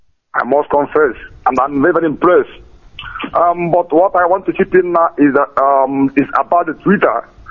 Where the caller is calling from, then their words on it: Amsterdam, North Holland, Netherlands; I'm calling from Amsterdam.